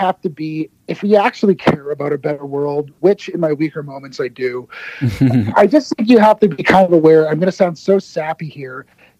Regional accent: Canada; I'm a Canadian, but I pay attention to American politics

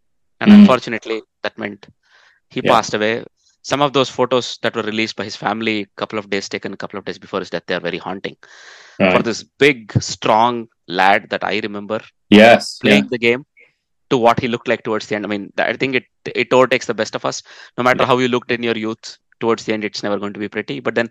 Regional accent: Netherlands; I come from the Netherlands.

